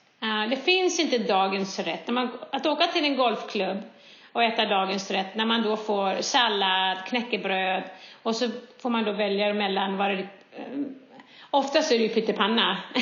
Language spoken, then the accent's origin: Swedish; Stockholm, Stockholm County, Sweden; now in United States; jag växte upp i Stockholm.